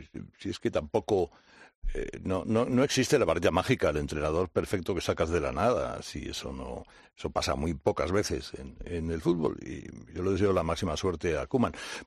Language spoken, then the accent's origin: Spanish; Barcelona, Catalonia, Spain; Yo vivía en Barcelona, ¿sí?, de chico.